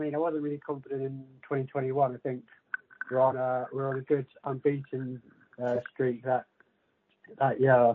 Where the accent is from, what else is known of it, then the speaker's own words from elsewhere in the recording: Cambridge, East of England, United Kingdom; I'm from Cambridge, and will be supporting Italy.